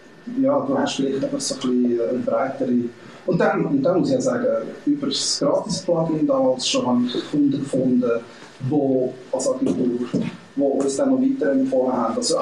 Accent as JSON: {"language": "German", "country": "Switzerland", "said": "Auch als Schweizer finde ich"}